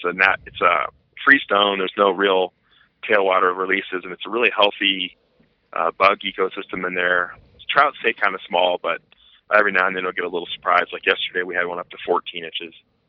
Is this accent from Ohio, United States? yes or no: yes; Ohio, United States; now in Denver, United States; And I grew up in the Midwest in Ohio, chasing species around there